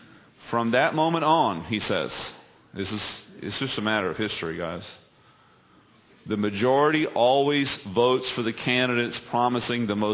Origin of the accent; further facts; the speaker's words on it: United States; So I know I'm an American. I love our country, and I wish it would last.